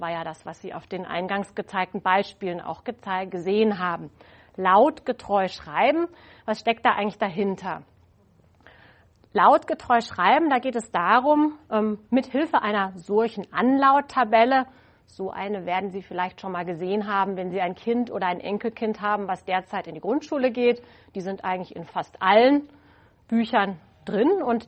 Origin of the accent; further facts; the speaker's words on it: Freiburg, Baden-Württemberg, Germany; ich komme ja eigentlich aus Freiburg